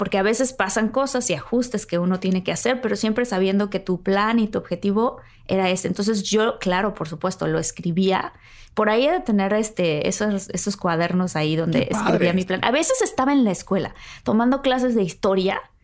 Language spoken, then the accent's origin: Spanish; Tabasco, Mexico; estando en Tabasco, yo soy de Tabasco y allá tampoco hay escuela de cine en esa época